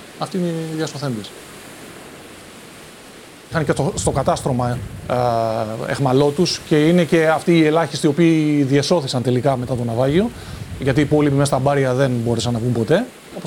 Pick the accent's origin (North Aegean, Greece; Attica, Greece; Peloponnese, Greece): Attica, Greece; Athens; born there; Γεννήθηκα στην Αθήνα το 1964.